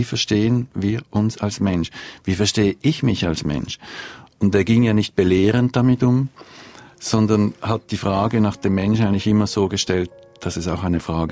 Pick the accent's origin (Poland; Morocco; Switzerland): Switzerland; Ich bin Schweizer und möchte international sein.